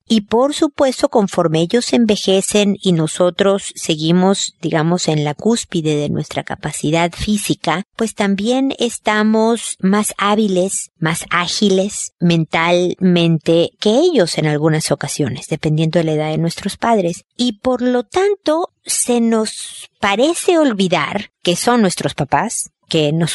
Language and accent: Spanish; Mexico; now in Chile; está a punto de salir en librerías en México, mi país de origen. Yo vivo en Chile